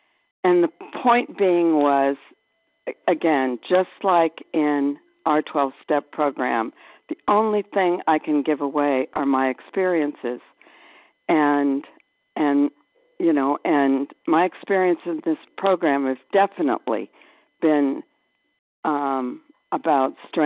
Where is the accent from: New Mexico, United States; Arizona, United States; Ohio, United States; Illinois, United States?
Arizona, United States; Anthem; I'm from Anthem, Arizona, outside of Phoenix.